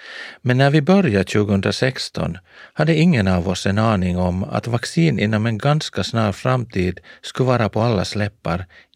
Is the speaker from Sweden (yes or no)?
no; Ostrobothnia, Finland; Själv är jag uppvuxen i norra delen av Österbotten, i det svenskspråkiga bibelbältet.